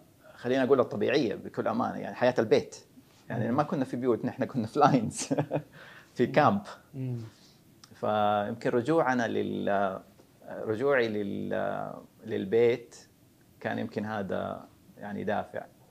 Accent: Jeddah, Makkah Province, Saudi Arabia; المرحلة أو المحور الأول هو أني انتقلت طبعا من جدة إلى الظهران

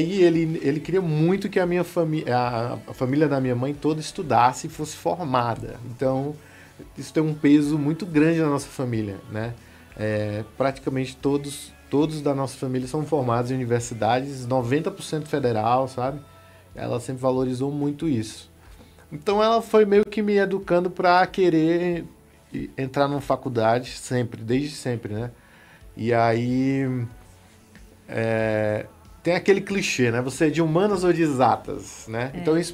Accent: Fortaleza, Ceará, Brazil; moved away as an adult; now in São Paulo, Brazil; também sou cearense de Fortaleza.

